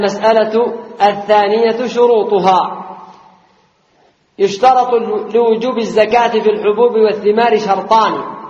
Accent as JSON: {"language": "Arabic", "country": "Yemen", "said": "لأن ولاة الأمر عندنا في اليمن"}